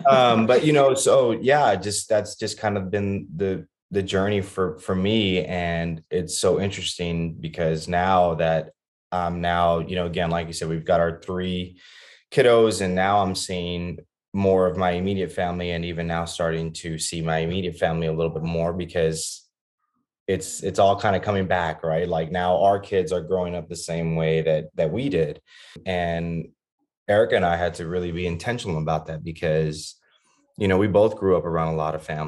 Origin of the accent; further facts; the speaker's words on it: Laredo, Texas, United States; also born or lived in Austin; And so I was born in Austin. She went back down to Laredo. So I was with, you know, grew up with my extended family, grandparents, uncles, aunts, everybody kind of in the same complex, right?